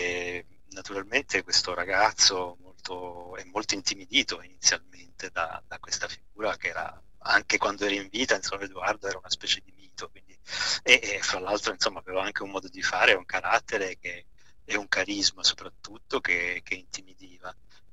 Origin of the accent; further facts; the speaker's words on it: Taranto, Apulia, Italy; now in Milan, Italy; io sono un tarantino che vive a Milano